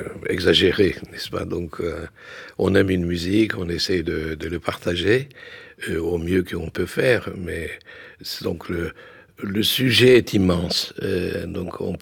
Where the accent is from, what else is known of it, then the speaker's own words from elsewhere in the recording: Istanbul, Turkey; Donc moi, quand même, je viens d'Istanbul, et mes frontières culturelles, ça va de l'Inde jusqu'au Balkan, n'est-ce pas?